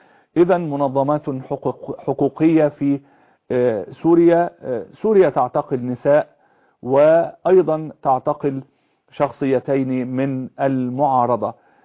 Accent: Egypt; عندنا في مصر مثل يقول

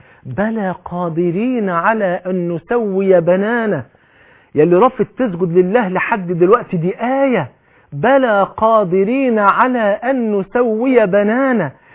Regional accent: Egypt; عجب الذنب اللي هي بيسموها عندنا في مصر العصعص

